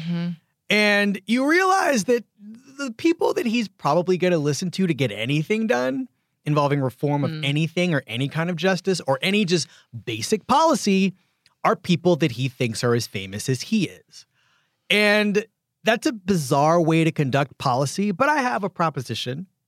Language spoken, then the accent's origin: English; Philadelphia, Pennsylvania, United States; I'm from Philadelphia.